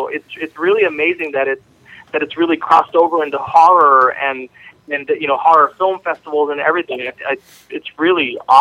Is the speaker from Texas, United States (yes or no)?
yes; Dallas, Texas, United States; I'm from Dallas, Texas